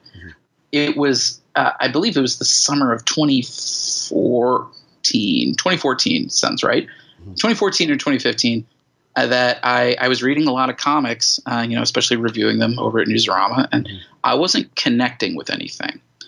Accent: St. Louis, Missouri, United States; I grew up in the Midwest, you know, St. Louis.

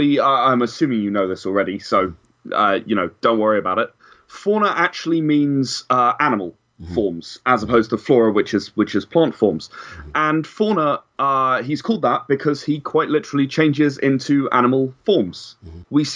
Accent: England, United Kingdom; As some of the listeners may be able to notice from my accent, I'm actually from England.

